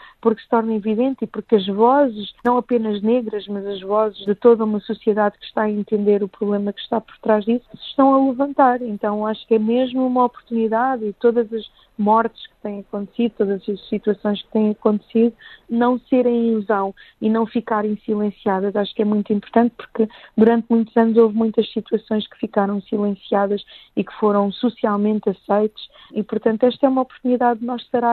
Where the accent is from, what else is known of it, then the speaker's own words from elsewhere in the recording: Mozambique; now in Portugal; Eu sou moçambicana, mas vivo em Portugal há 32 anos, como muitos outros vivo na diáspora